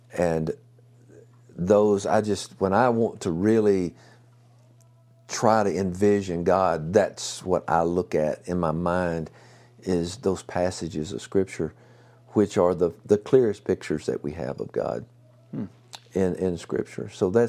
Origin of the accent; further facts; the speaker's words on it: Louisiana, United States; Actually, we grew up together in Louisiana.